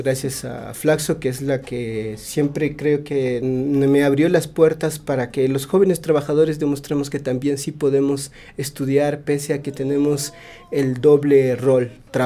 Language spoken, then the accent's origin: Spanish; Cajamarca, Peru; now in Quito, Ecuador; Yo vengo de la región de Cajamarca, que está más o menos a 2.720 metros sobre el nivel del mar. Es una región muy parecida, muy similar a la de ustedes en Quito